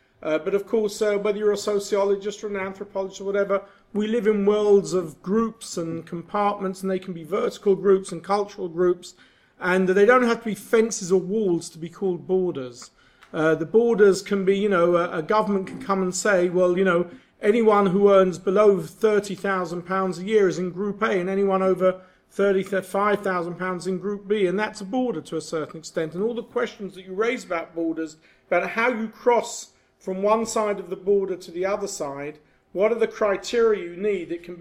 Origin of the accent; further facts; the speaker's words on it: London, United Kingdom; when I grew up in North London, my father was an Orthodox rabbi